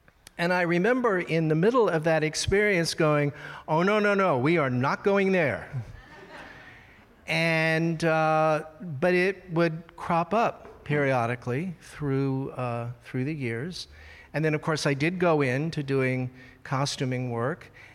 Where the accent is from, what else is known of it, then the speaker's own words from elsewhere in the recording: Washington, District of Columbia, United States; It actually goes back to when I was 11, and I was growing up in Washington, D.C., and we were members of National City Christian Church, which is a big cathedral church about 5 blocks from the White House